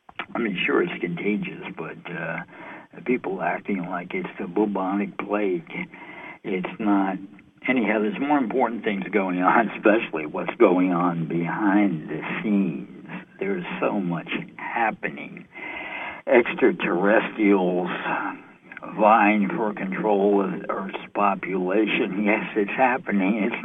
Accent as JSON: {"language": "English", "town": "New York City", "region": "New York", "country": "United States", "said": "hey, I'm from New York City"}